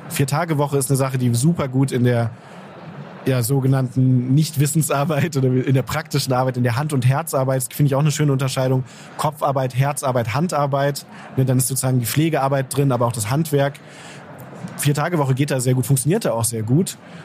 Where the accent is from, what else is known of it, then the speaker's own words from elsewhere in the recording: Düsseldorf, North Rhine-Westphalia, Germany; now in Hamburg, Germany; Eschweiler, ich komme aus Düsseldorf.